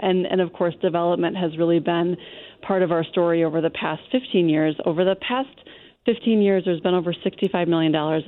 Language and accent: English; Milwaukee, Wisconsin, United States; had really no intention of settling in my hometown, which is Milwaukee